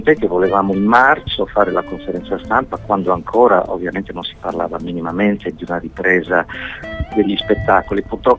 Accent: Sardinia, Italy; Beh, sì, noi siamo sardi, insomma, abbiamo la testa dura.

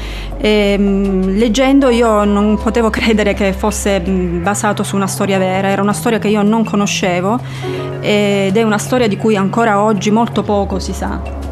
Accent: Lecce, Apulia, Italy; a Lecce, che è la mia città natale

